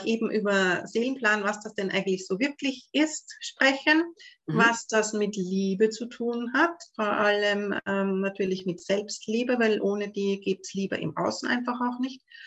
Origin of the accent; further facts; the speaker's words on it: Vienna, Austria; Für alle, die mich nicht kennen, wie man hört, komme ich aus Österreich, ich komme aus Wien.